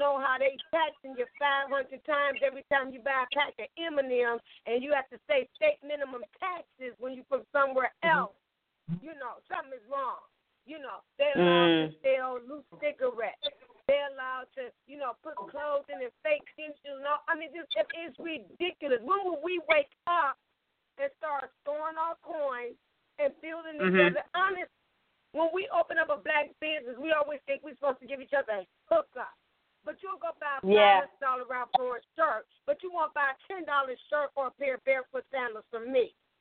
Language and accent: English; Detroit, Michigan, United States; born there; My birth certificate says Detroit, Michigan.